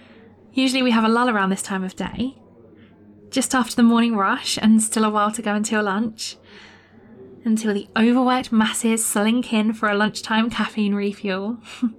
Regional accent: United Kingdom; And without sounding like a typical cliche, being British, I do much prefer a cup of tea.

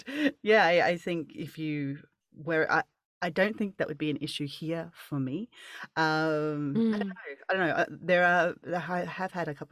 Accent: New Zealand; Originally, I'm from New Zealand.

